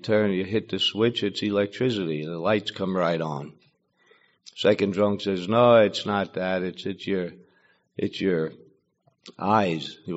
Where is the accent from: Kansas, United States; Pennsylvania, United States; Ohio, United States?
Pennsylvania, United States; Emmaus; born there; I was born up in Emmaus, a middle-class family.